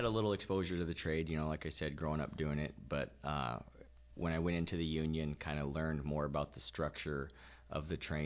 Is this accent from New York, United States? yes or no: no; Homer, Alaska, United States; now in Anchorage, United States; I grew up in Homer, lifelong Alaskan. I grew up cleaning carpets and painting houses. That was the family business. Graduated high school, moved to Anchorage